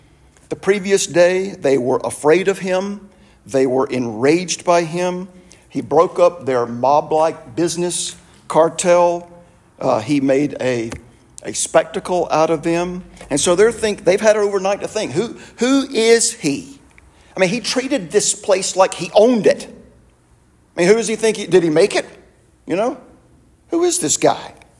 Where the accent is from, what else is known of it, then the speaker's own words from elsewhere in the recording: the South, United States; I grew up in the South. And I did come to faith in the Lord in the previous century. And so being a Southerner and having come to faith in the previous century